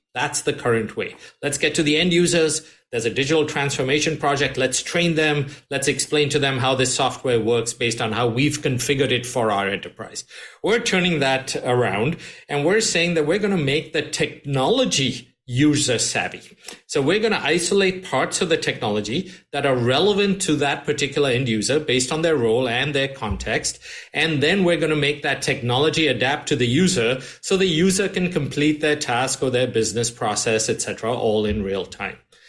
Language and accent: English; Mumbai, Maharashtra, India; And I grew up in Bombay in India.